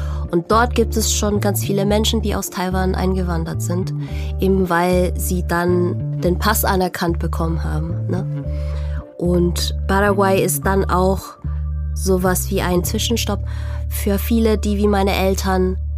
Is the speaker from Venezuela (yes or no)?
no; Chile; Ich bin in Chile geboren und aufgewachsen und deshalb habe ich zwei Familiennamen. Beide meine Eltern sind aus Taiwan ausgewandert und zuerst waren sie in Paraguay. Dann sind sie nach Chile gegangen, da bin ich und mein Bruder auch geboren.